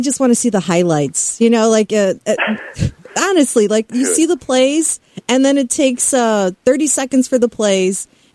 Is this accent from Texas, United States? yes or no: no; Chicago, Illinois, United States; I'm from Chicago. I'm okay.